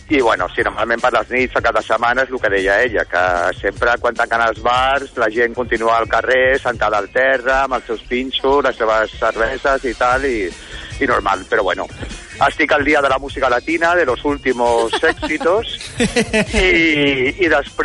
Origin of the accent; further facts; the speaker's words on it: Barcelona, Catalonia, Spain; és que m'he recordat perquè sóc de Poble Sec, també